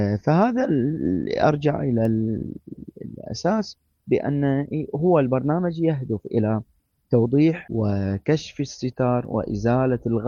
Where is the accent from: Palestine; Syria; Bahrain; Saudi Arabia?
Bahrain; عندنا في البحرين